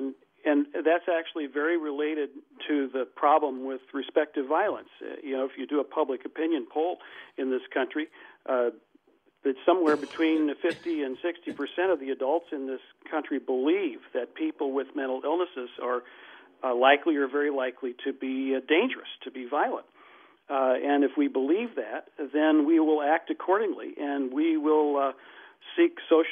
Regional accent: Ecuador; also born or lived in Minnesota, United States; But I didn't live there very long. And I moved as a young child to Ecuador, where my father was a medical missionary.

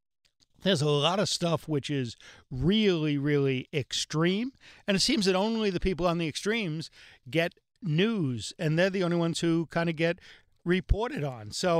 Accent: New York, United States; All right. Well, that's, but you know what I say about us New Yorkers? We are the only people in the country without an accent.

